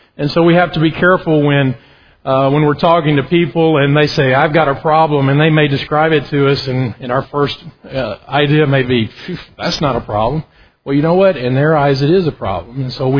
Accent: Tennessee, United States; I was brought up in Middle Tennessee. We moved to East Tennessee.

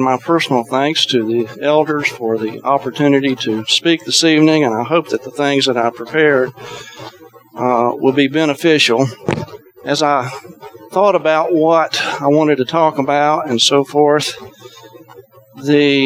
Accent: Florida, United States; I grew up in Central Florida, not too far from Cape Canaveral.

